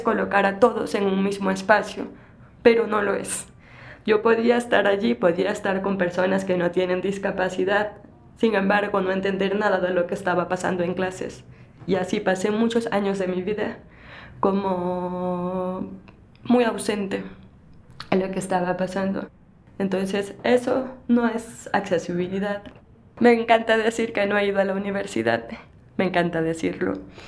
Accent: Babahoyo, Los Ríos, Ecuador; Soy de Babahoyo. Allá no hay lengua de señas.

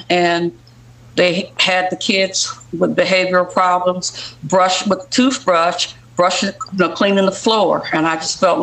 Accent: Detroit, Michigan, United States; I didn't last long because I was straight from Detroit. Straight from Detroit.

